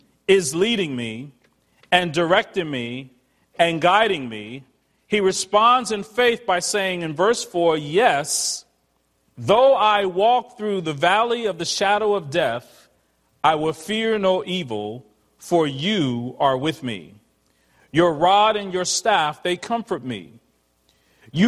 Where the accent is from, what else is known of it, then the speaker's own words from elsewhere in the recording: Newark, New Jersey, United States; I didn't have a car growing up in Newark, New Jersey, and I walked everywhere.